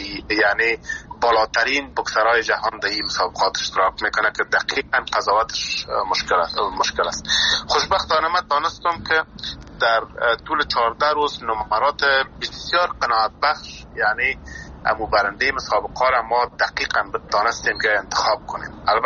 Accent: Afghanistan; born or raised there

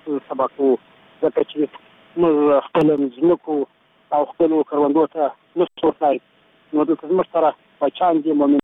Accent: Helmand, Afghanistan; now in Kandahar, Afghanistan; زه د هلمند ولایت یم خو اوس کلم په کندهار کې اوسه

